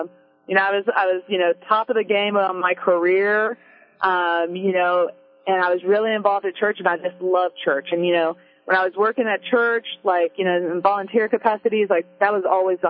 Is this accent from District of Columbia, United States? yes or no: no; Fort Worth, Texas, United States; because where I grew up at in the Fort Worth Diocese, we never saw sisters. We never saw nuns.